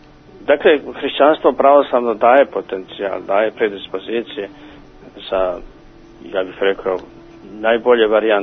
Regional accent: Šumadija and Western Serbia, Serbia; rođen i odrastao u centru Šumadije, u celom mom prostoru, u mome zavičaju, nije bilo nikoga drugoga osim pravoslavnih Srba.

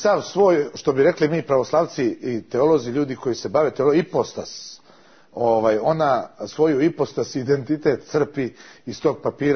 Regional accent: Serbia; ali ja vam ovdje odgovorno tvrdim da ja kao Srbin nikada to nisam planirao niti mislio.

